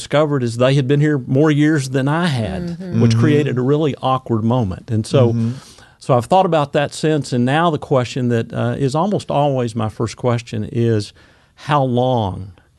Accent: Arkansas, United States; I grew up in Arkansas, moved around quite a bit, but moved back from the East Coast, where I was in the military, to Central Arkansas

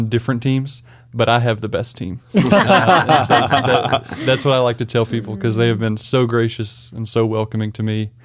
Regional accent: Kentucky, United States; now in Little Rock, United States; So I came from Kentucky, which is where I'd been my whole life.

